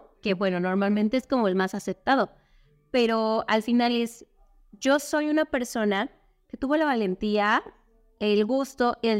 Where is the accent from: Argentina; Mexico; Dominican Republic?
Mexico; Mexico City; accent: Mexico City; Tengo el acento de la Ciudad de México porque soy de la Ciudad de México e imito los sonidos de la Ciudad de México.